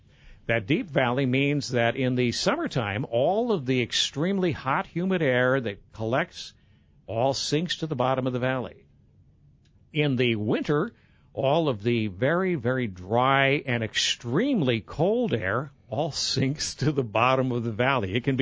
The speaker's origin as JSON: {"language": "English", "town": "Decorah", "region": "Iowa", "country": "United States", "tie": "born or raised there", "said": "and I grew up in the north. I grew up in Decorah, where the tall snow grows, and Decorah is unique."}